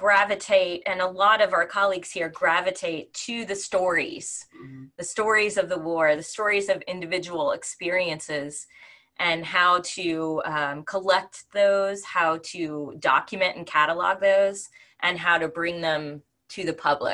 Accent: New Orleans, Louisiana, United States; I am from New Orleans, so I am extremely lucky in that it's, you know, a lot of factors came together with my getting here.

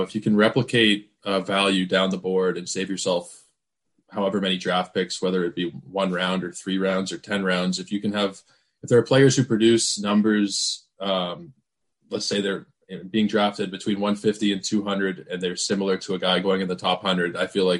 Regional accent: Canada; I appreciate the Eric Bedard reference being Canadian.

